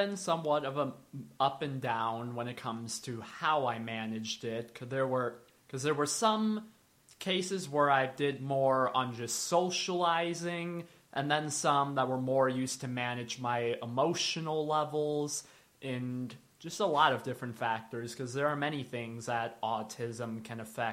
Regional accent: Fort Wayne, Indiana, United States; And then I've spent pretty much all my life here in Fort Wayne

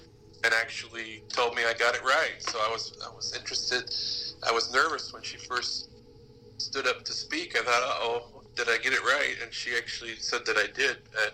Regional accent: Goshen, Indiana, United States; Yeah, when I was growing up in Goshen, the case that everybody still talked about

